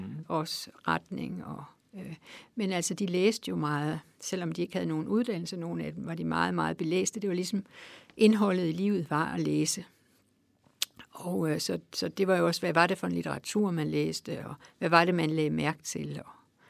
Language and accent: Danish; Aalborg, North Denmark Region, Denmark; Jeg kommer fra Aalborg.